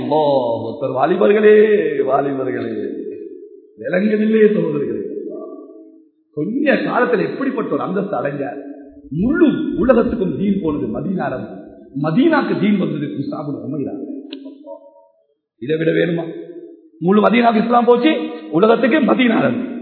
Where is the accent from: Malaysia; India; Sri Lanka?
Sri Lanka; Hatton, Central Province; நானும் இலங்கை தான், நானும் ஹெட்டன் தான், நெலும்பு ஓலை எல்லாம் இருக்கு.